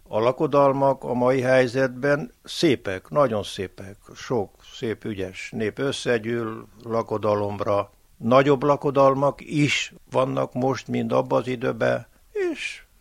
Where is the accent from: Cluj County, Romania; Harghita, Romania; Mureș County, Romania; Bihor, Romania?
Mureș County, Romania; Vámosgálfalva; Nem, én itt születtem, itt nőttem fel, és innen jártam munkába a közeli Dicsővárosba, a vegyi kombinátba, onnan jöttem nyugdíjba, és így mai napig Vámosgálfalvi vagyok.